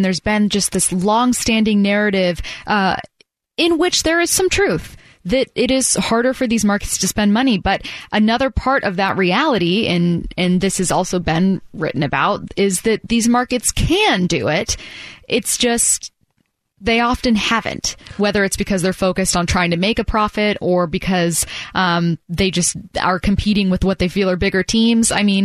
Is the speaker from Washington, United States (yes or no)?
yes; SeaTac, Washington, United States; As someone from SeaTac, Washington, I grew up on the San Diego Padres.